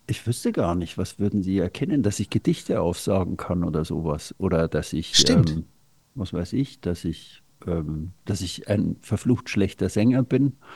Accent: Bavaria, Germany; Ich bin in Oberbayern ja aufgewachsen

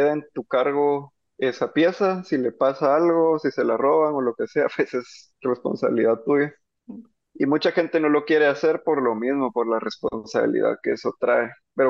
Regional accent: Guatemala; nos pertenece a todos como guatemaltecos

